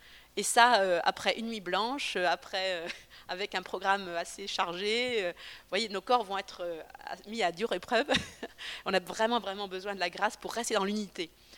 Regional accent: France; On est français.

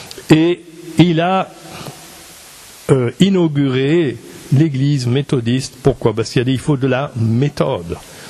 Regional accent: Belgium; j'étais présenté au Seigneur dans l'église protestante réformée en Belgique. Donc moi j'ai grandi dans ce milieu-là, parce que c'est le milieu dans lequel je suis né. Et après, mes parents ont déménagé, ils sont venus s'installer à Bruxelles

